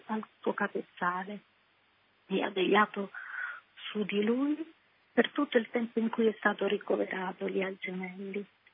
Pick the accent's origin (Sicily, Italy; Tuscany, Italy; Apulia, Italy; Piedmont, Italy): Apulia, Italy; Bari; now in Rome, Italy; Noi siamo di Bari, sì.